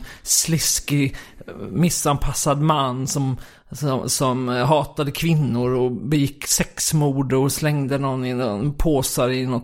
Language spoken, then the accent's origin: Swedish; Kristianstad, Skåne, Sweden; Jag är uppvuxen i Kristianstad då.